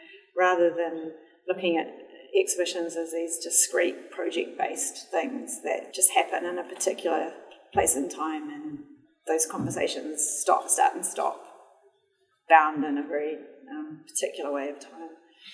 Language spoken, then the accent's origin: English; Mumbai, Maharashtra, India; born there; I was born in Mumbai